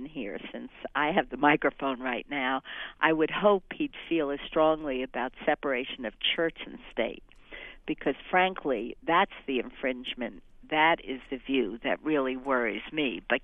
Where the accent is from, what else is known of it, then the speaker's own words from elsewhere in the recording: Bronx, New York, United States; I grew up in the Bronx.